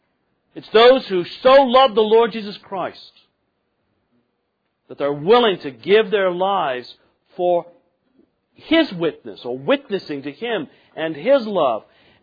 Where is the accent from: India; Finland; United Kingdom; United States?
United Kingdom; England; I was born and raised in England